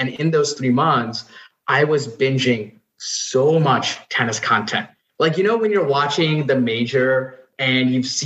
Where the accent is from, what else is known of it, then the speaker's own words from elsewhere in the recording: Nepal; now in United States; So I was born and raised in Nepal, moved to the US in 2006.